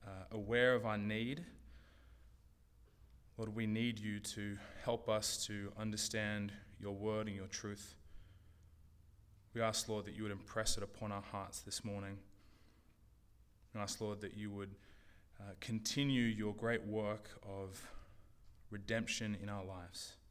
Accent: Australia; as an Australian, immediately went to white sands and palm trees and endless waves

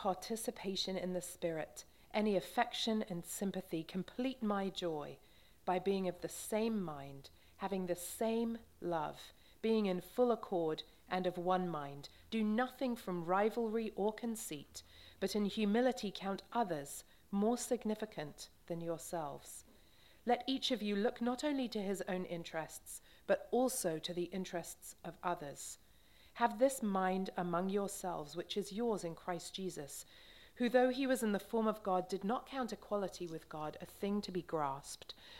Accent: England, United Kingdom; I was thinking about this when I grew up in England. I grew up in my kind of 5 to 15, when I was that age

